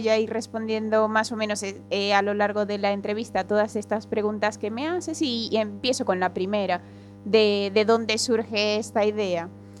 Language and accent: Spanish; Venezuela; now in Spain; Cuando yo llego a España, nací en Venezuela, soy una mujer negra con el pelo afro, y cuando llegué a España por primera vez me sentí negra.